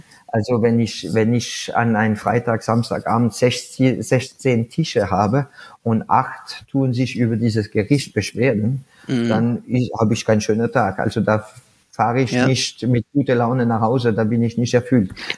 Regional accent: France; ich bin Franzose, ich esse wirklich alles

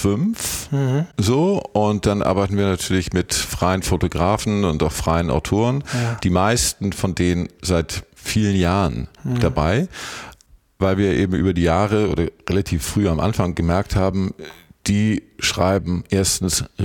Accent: Hamburg, Germany; irgendwie als Hamburger der Gedanke

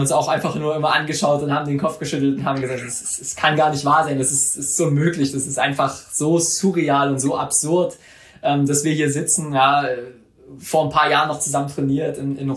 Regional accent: Mühlhausen, Thuringia, Germany; dann wurde ich von meiner Heimatstadt Mühlhausen hier in Thüringen empfangen.

